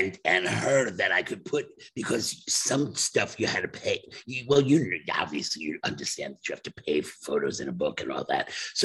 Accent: England, United Kingdom; We are the English actors, and we can play heterosexual, but they can't play gay.

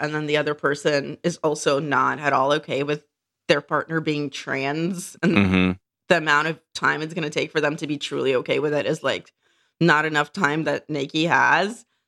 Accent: United Kingdom; I'm British.

